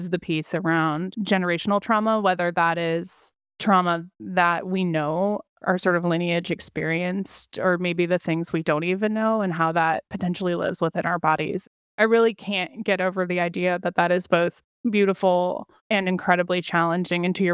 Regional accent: United States; And I think one thing as like an American, you know, United States culture that we don't do well is talk about that.

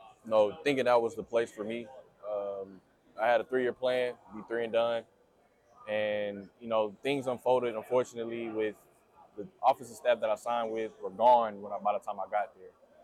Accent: Texas, United States; Yeah, I mean, I'm from Texas, so I'm kind of familiar with those teams from Florida State and Virginia Tech.

